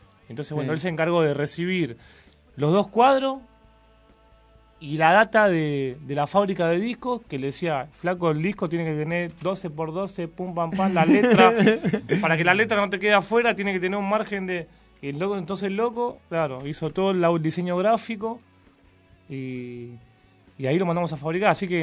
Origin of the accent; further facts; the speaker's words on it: Lomas del Mirador, Buenos Aires Province, Argentina; Nosotros somos de Loma de Mirador y grabamos en San Isidro.